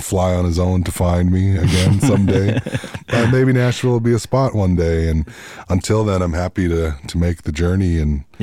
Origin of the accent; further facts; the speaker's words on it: Peguis, Manitoba, Canada; But I was lucky that I grew up in Peguis, surrounded by a community that knew my family and my history with that place.